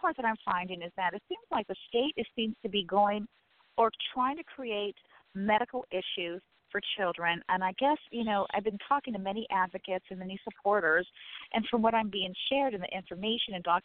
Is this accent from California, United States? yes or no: yes; California, United States; now in Michigan, United States; we are not from Michigan. We are from California. So we have no family out here.